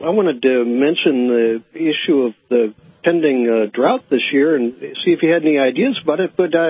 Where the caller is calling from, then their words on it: San Francisco, California, United States; I'm calling you from San Francisco, and I'm up in not a skyscraper, but a tall building.